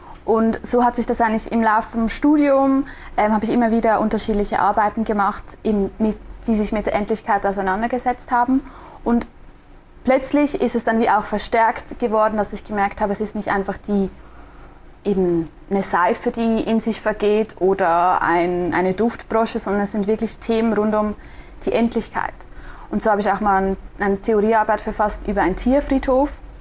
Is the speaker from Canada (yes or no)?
no; Switzerland; accent: Swiss German; Und wenn ich halt auf Schweizerdeutsch spreche, dann spreche ich viel direkter aus dem Herz.